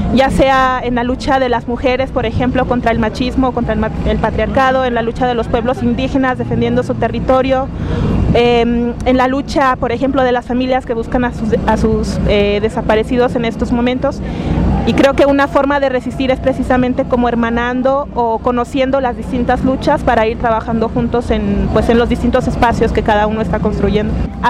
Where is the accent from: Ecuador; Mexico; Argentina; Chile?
Mexico; Oaxaca; Bueno, yo vengo de Oaxaca, en el sur de México